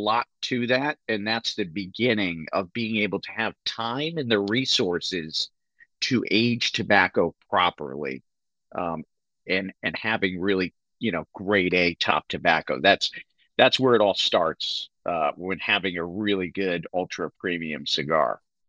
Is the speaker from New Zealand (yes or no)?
no; Connecticut, United States; I'm from Connecticut. People don't realize that Connecticut grows some of the best cigar tobacco in the world north of Hartford, Connecticut.